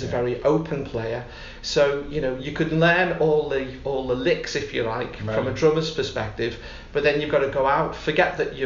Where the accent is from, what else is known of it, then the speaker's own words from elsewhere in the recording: Liverpool, North West England, United Kingdom; I'm from Liverpool, we're all from Liverpool. But, you know, way back in 64, 65, I was born in 1960